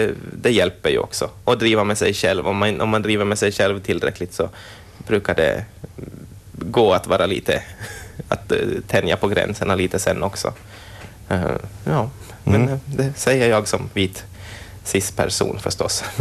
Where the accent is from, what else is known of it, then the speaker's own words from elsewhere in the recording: Pensala, Ostrobothnia, Finland; Min mamma är härifrån fast jag är liksom från Pensala. Jag har växt upp och pappa är därifrån. Men som Vasa har ju blivit som den närmaste staden för mig.